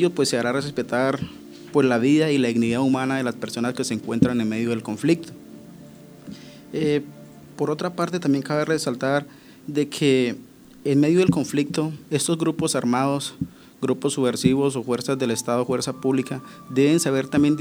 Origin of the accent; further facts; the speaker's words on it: Amazon region, Colombia; soy estudiante indígena de la Amazonía colombiana.